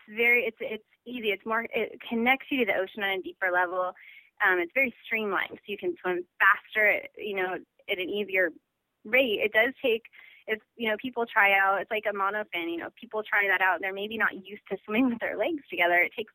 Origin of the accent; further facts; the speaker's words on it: Arizona, United States; now in Hawaii, United States; I was born in Arizona, which was a fish out of water for me. It was actually really, really hard to grow up there.